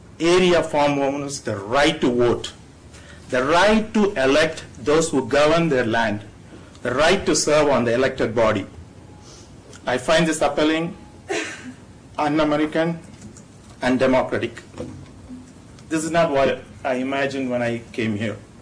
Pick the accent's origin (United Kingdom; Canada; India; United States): India; you know, I'm from India